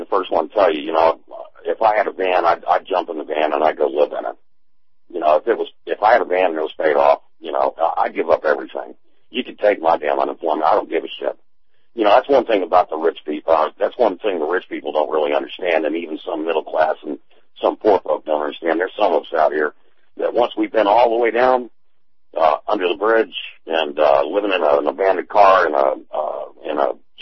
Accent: Atlanta, Georgia, United States; I came from Atlanta.

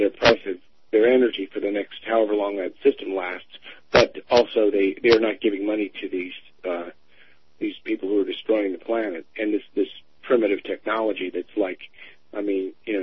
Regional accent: Los Angeles, California, United States; and I grew up in Los Angeles, and a friend of mine's dad actually wrote one of the Star Treks.

